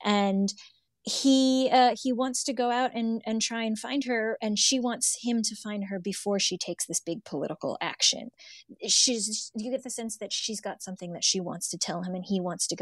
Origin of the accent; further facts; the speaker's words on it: Ohio, United States; that I'm not from here or that I don't belong, even though I grew up in Ohio.